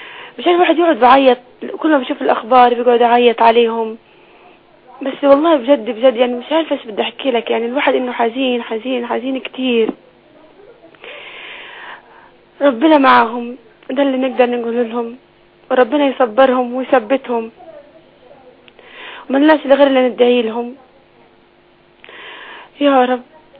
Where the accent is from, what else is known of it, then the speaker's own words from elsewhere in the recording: Palestine; now in Egypt; أنا فلسطينية وعايشة هنا في مصر